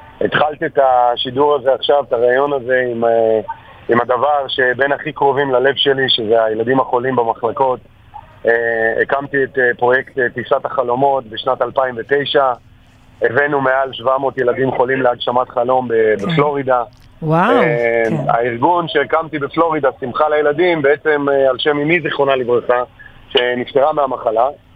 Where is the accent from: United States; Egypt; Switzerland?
United States; ואני רוצה להגיד לכם, בתור אזרח אמריקני, כן? אני רואה כמה אזרחים שם סובלים